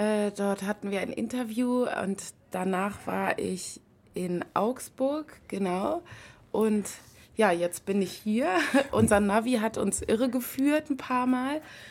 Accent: Romania; moved away; Und aber ursprünglich komme ich eigentlich aus Rumänien, dort habe ich auch ein kleines Domizil.

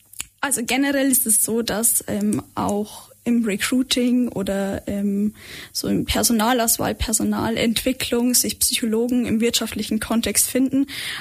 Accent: Regensburg, Bavaria, Germany; now in Ulm, Germany; studiere hier in Ulm im vierten Bachelorsemester Psychologie. Ursprünglich komme ich aus Regensburg, also wahrscheinlich hört man es auch ein bisschen am Dialekt.

